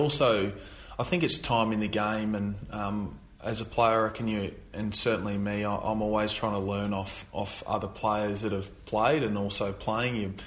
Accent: Finley, New South Wales, Australia; I know that from where I grew up in Finlay. It was probably 2,500 people when I was there

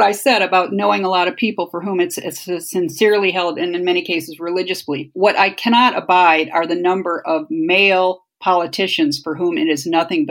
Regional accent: Toledo, Ohio, United States; we grew up in Ohio, older sisters who would drive all night to New York City. You know, New York City is a pretty scary place when you're coming from Toledo, Ohio

